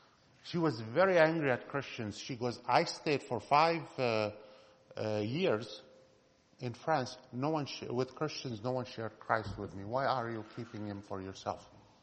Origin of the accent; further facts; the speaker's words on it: Aleppo, Aleppo Governorate, Syria; I'm born and raised in Aleppo, Syria, and went to university there. And so I've been trained in Islam from childhood, but here's the funny part. I'm actually a Jew.